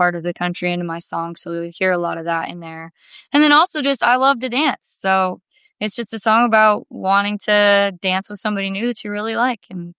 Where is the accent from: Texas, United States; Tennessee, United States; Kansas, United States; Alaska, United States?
Kansas, United States; As you mentioned, I'm from Kansas.